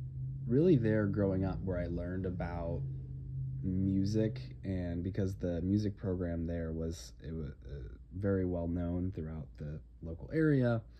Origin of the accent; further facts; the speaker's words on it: Sun Prairie, Wisconsin, United States; also born or lived in Minnesota; But I grew up in the Midwest. I was born in Minnesota, suburb of Minneapolis. We moved to Wisconsin from a young age